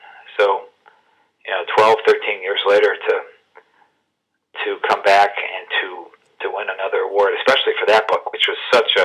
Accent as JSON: {"language": "English", "town": "Detroit", "region": "Michigan", "country": "United States", "tie": "born or raised there", "moved": "as an adult", "said": "I grew up in and around Detroit, all the way through college. So I moved away after college when I was 22 years old."}